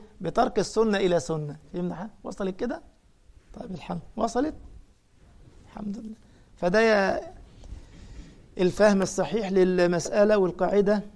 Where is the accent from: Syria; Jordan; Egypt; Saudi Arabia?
Egypt; أنا مثلا من مصر، ولم يعتاد قومي على لبس الغطرة والعقال